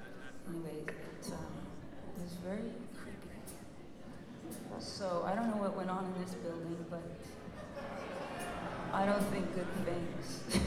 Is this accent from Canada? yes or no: yes; Canada; I'm from Canada, so I don't quite understand.